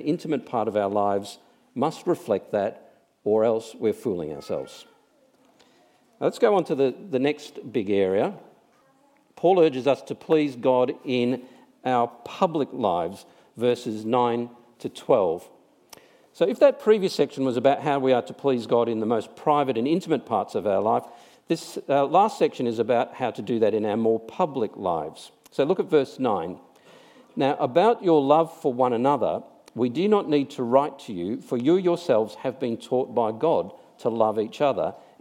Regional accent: Melbourne, Victoria, Australia; I'm from Melbourne

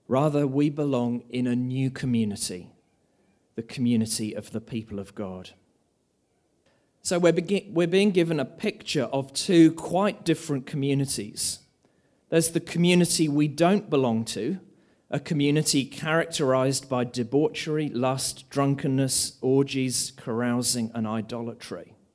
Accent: Australia; One of the challenges, I think, for us as Australian Christians is that it's easy for us not to live very overlapped lives.

